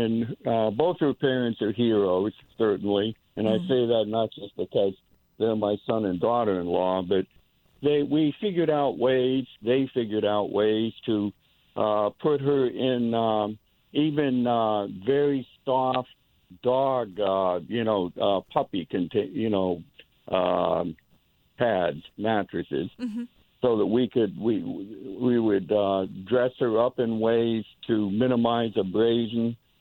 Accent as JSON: {"language": "English", "town": "Newtown", "region": "Connecticut", "country": "United States", "said": "Newtown, Connecticut."}